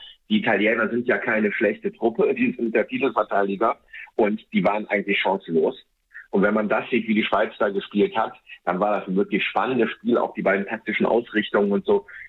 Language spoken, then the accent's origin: German; Germany; das ist jetzt schwierig als Deutscher da was zu sagen